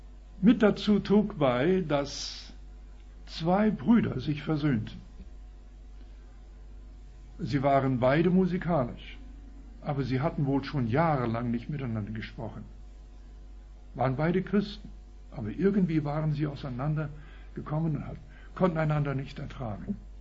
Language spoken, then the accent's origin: German; Canada; Ich komme aus Kanada, das wissen die meisten vielleicht. Wir wohnen aber nicht da und sind nur ab und zu da, alle paar Jahre vielleicht.